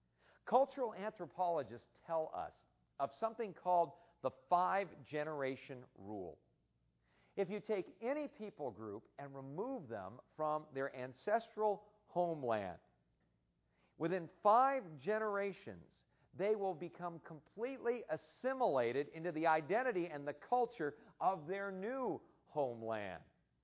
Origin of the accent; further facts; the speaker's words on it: Arizona, United States; I'm not a Swede, you see. I'm an American. I'm more an Arizonan than I am a Swede anymore.